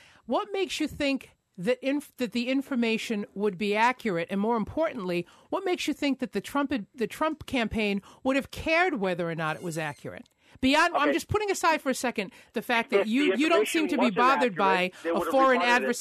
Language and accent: English; Rhode Island, United States; I'm from Rhode Island, and I forgot about that.